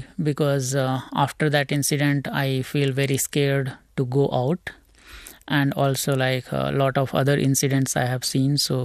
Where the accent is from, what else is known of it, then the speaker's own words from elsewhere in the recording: India; Because being an Indian or being an immigrant, if we kind of try to protect us, or even in self-defense also, if we do something to these teenagers, we will be like, you know, in trouble.